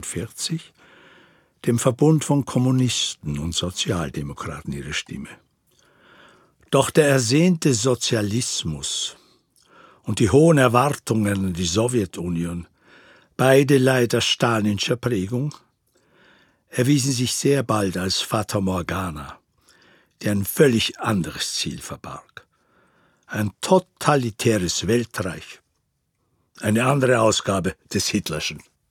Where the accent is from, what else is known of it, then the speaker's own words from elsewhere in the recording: Czechia; moved away as an adult; now in Austria; Zur Krönung wurde ich etwas später aus meiner Heimat gewaltsam nach Österreich abgeschoben.